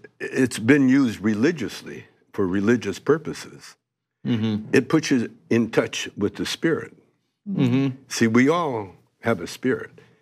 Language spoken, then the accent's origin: English; Calgary, Alberta, Canada; I grew up in Canada. I grew up in Calgary, Alberta.